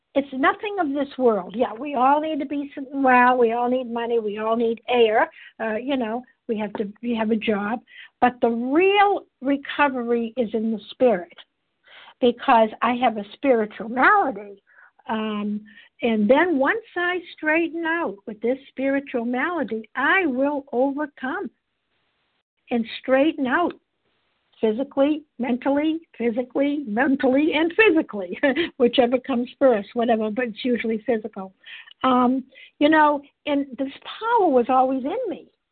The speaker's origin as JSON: {"language": "English", "region": "Massachusetts", "country": "United States", "said": "I'm from Massachusetts, a grateful, recovered, compulsive overeater."}